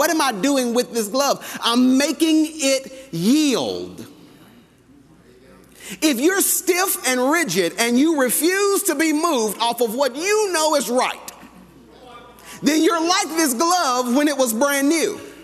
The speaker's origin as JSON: {"language": "English", "town": "Atlanta", "region": "Georgia", "country": "United States", "moved": "yes", "said": "I'm from Atlanta, Georgia. But I don't reside in Atlanta, Georgia. Why? That'd be a long drive to work. Atlanta, Georgia shaped a lot of my nature."}